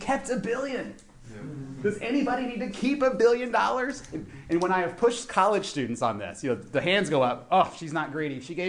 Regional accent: Louisville, Kentucky, United States; And I was in Louisville, Kentucky, my hometown, over Easter

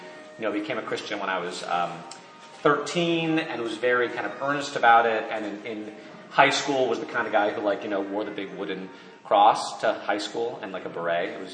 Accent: East Coast, United States; also born or lived in Netherlands / California; Born in Holland. I was raised mainly on the East Coast, like New York, Connecticut, D.C., went to college in California.

